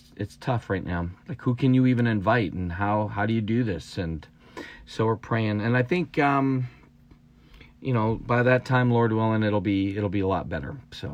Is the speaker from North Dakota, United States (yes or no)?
yes; Valley City, North Dakota, United States; also born or lived in Detroit / Chamberlain; I was in Valley City so I was about 4 when I think we moved from Detroit area down to Valley City. My dad started teaching at Valley City State College at the time